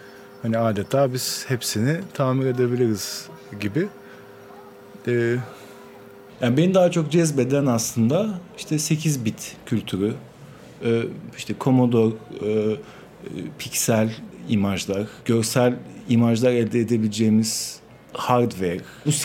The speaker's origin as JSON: {"language": "Turkish", "town": "Kadıköy", "region": "Istanbul", "country": "Turkey", "tie": "born or raised there", "said": "Kadıköy doğumluyum. Yani hep Kadıköy'de yaşadım."}